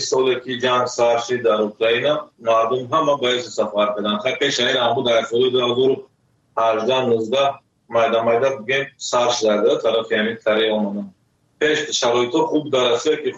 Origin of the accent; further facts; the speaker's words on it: Tajikistan; moved away; سال 2015 از تاجیکستان آمدم.